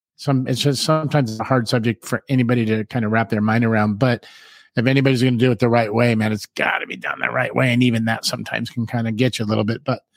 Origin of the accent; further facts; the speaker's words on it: Hollywood, California, United States; when we were his age growing up in Hollywood and pursuing music and being active in music, we weren't this together.